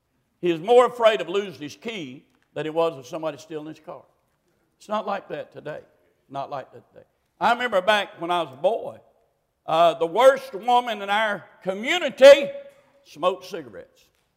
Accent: Monroe, North Carolina, United States; When I was a boy, I was raised outside of Monroe, North Carolina, in the country.

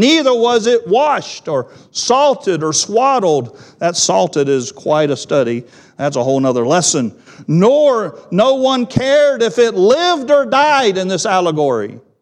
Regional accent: Bible Belt, United States; I grew up in the Bible Belt. I grew up in a moral, correct home, but not a Christian home.

